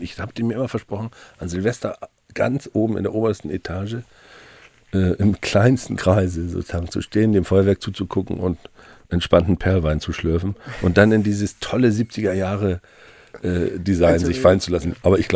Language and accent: German; North Rhine-Westphalia, Germany; now in Hamburg, Germany; als Westfale, der hier gelandet ist